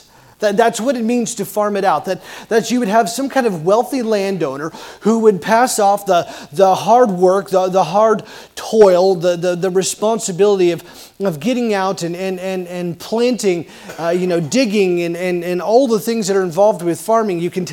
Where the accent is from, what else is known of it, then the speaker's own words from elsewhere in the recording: Tulsa, Oklahoma, United States; Where I grew up in Tulsa, Oklahoma, we have the Tulsa Drillers.